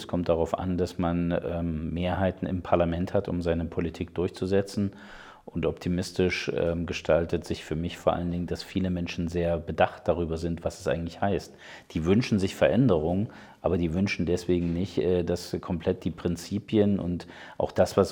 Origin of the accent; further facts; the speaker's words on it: Thuringia, Germany; Und als Thüringer haben wir schon gelernt, da auch den Mund aufzumachen.